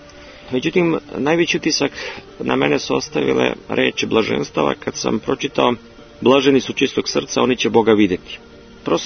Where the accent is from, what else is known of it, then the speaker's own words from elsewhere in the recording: Ljig, Šumadija and Western Serbia, Serbia; Da, da, iz Ljiga.